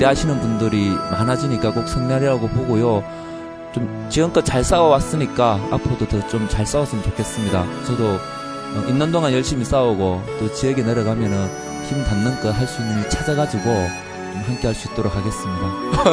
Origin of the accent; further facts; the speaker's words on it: Gyeongju, North Gyeongsang, South Korea; 저는 경주에서 온